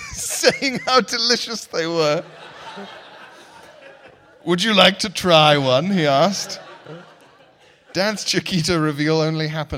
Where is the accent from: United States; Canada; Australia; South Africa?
Australia; I'm an Australian podbud, long-time listener, first-time poo caller.